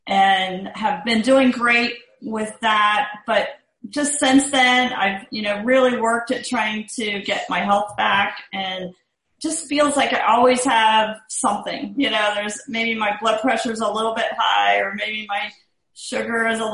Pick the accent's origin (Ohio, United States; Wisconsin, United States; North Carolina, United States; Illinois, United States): Ohio, United States; Cincinnati; I'm from the Cincinnati, Ohio area.